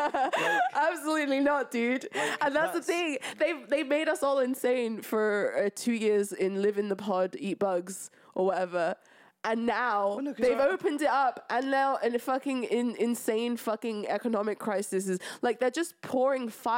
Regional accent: London, United Kingdom; I'm a Londoner through and through. This is the city I was born in, you know?

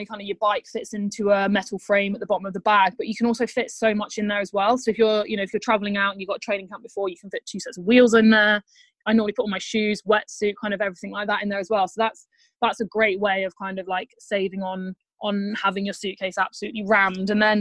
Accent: United Kingdom; And, you know, it's pretty difficult being a Brit female.

